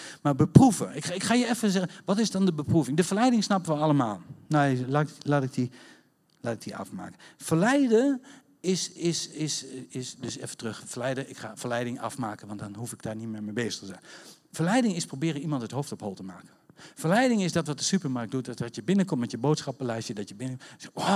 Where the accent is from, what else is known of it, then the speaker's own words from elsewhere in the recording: Netherlands; Jo, ik schaam me rot voor mij als Nederlander over wat wij op het web uitkramen over onze leiders.